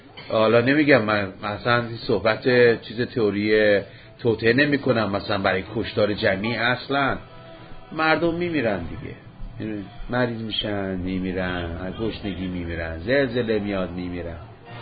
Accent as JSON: {"language": "Persian", "country": "Iran", "said": "من مثلا ایرانیم،"}